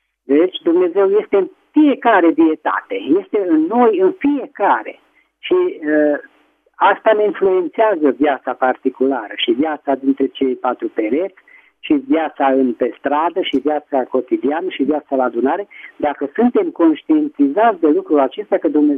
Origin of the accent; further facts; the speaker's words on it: Petroșani, Hunedoara County, Romania; din Petroșani.